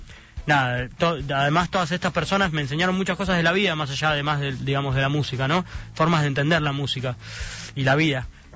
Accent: Buenos Aires, Argentina; Yo soy de Congreso.

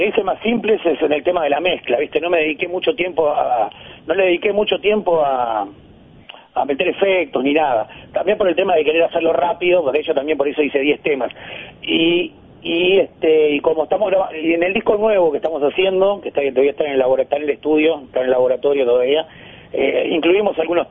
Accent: Montevideo, Uruguay; moved away; Yo soy de Montevideo.

